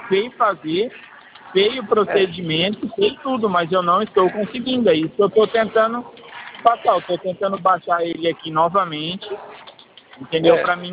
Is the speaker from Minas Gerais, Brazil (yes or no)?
no; São Carlos, São Paulo, Brazil; eu sou de São Carlos.